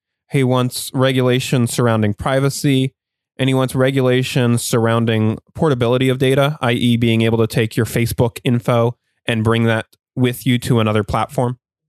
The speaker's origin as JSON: {"language": "English", "region": "Pennsylvania", "country": "United States", "accent": "Pennsylvania", "said": "That's my Pennsylvania accent."}